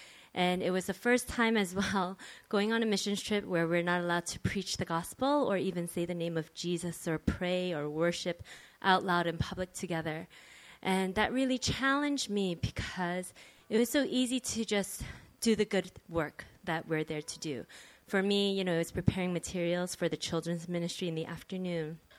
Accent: Ann Arbor, Michigan, United States; I'm from Ann Arbor. I am a mother of three kids, 5, 4, and 1.

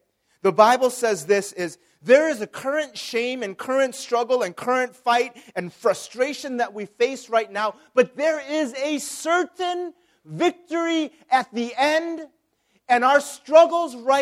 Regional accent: Chicago, Illinois, United States; And I grew up watching my hometown team, the Chicago Cubs.

